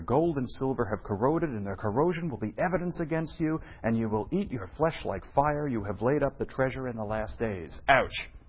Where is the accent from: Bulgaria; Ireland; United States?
Ireland; we're Irish, some Irish people here.